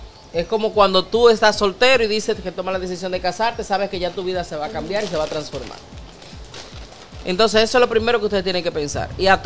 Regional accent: Dominican Republic; moved away; cuando yo salí de República Dominicana, yo me quité la mochila desde que llegué al aeropuerto

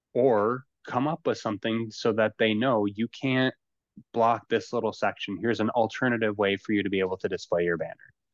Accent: Michigan, United States; as an American fan sitting on my couch here in Michigan

